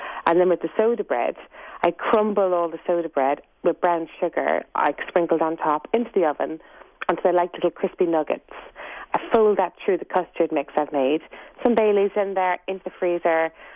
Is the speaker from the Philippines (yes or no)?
no; Ireland; It feels very good for my soul when I cook, you know, Irish traditional dishes because I'm Irish.